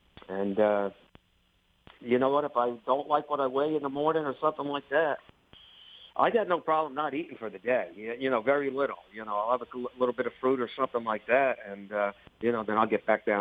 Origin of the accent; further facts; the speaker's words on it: Monticello, New York, United States; now in New Jersey, United States; Yes. I reside in Jersey now, but I'm actually from Monticello, New York. I was born there. I graduated high school there. I started racing there.